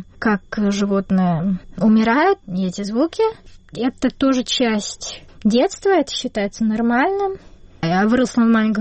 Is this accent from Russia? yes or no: no; Serbia; Russian is a second language; связывают диалект моего родного города на юге, Сербии и Боснию